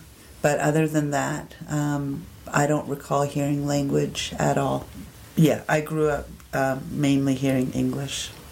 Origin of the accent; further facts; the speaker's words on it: British Columbia, Canada; I am from the Okanagan Nation and a community member for the Okanagan Indian Band